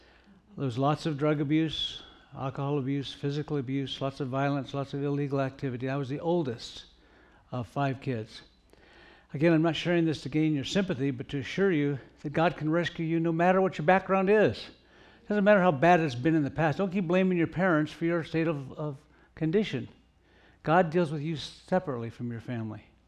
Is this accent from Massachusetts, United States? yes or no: no; El Monte, California, United States; born there; About that same year, 1955, I was born in El Monte, California.